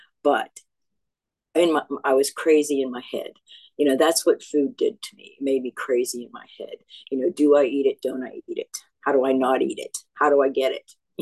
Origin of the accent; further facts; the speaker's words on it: Pennsylvania, United States; born there; I was born in Pennsylvania. I'm the second of four kids.